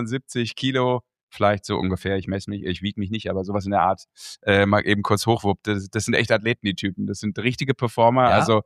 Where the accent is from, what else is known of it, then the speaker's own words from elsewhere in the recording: Düsseldorf, North Rhine-Westphalia, Germany; da bin ich ja als Karnevalist und gebürtiger Düsseldorfer dann sofort im Kostüm zu Hause.